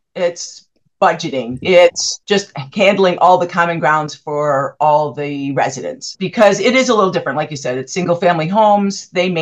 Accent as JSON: {"language": "English", "region": "Massachusetts", "country": "United States", "lives_now": "California, United States", "said": "it's California. I'm from Massachusetts, so you don't heat a pool. You jump in cold water, but out here, people don't like to jump in cold water."}